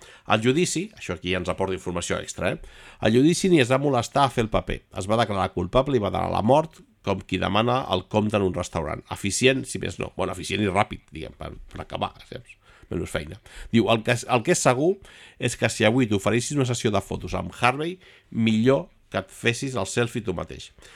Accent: Barcelona, Catalonia, Spain; jo sóc nascuda, crescuda i viscuda a Gràcia de tota la vida, però Gràcia entès com a districte, perquè el meu barri és la Salut

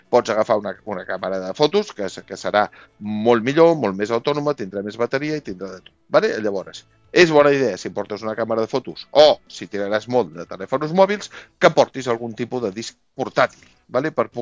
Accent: Catalonia, Spain; i com a bons catalans més, que està el mínim possible amb el canvi de moneda.

